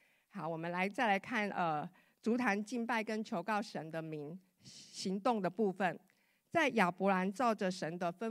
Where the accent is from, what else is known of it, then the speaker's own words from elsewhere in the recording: Taiwan; now in United States; 我们曾经在美国，我们从台湾来到美国